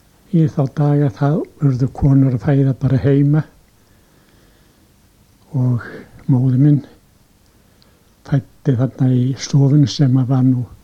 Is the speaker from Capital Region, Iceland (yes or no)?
no; Akranes, Western Region, Iceland; Ég fæddur hér á Akranesi. Á sírupartti 23. febrúar 1909 og þar úlst maður nú upp